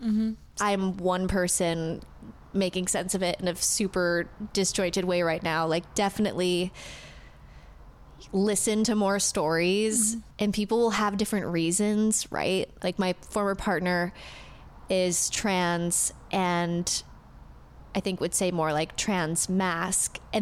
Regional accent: Ohio, United States; Whereas I'm from Ohio and like, like if any of my family members listen to this who live in Ohio, they're probably going to be so confused

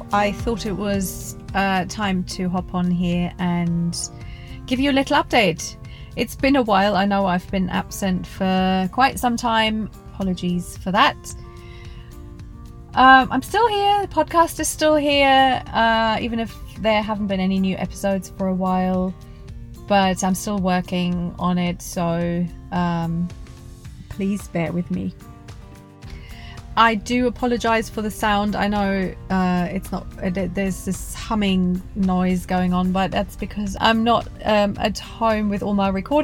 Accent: Bavaria, Germany; moved away as an adult; also born or lived in England; born and raised in Bavaria, Germany. I moved to England in my 20s to study for a master's degree. That's where I met my English husband. We moved to London, got married, then moved to Southeast England

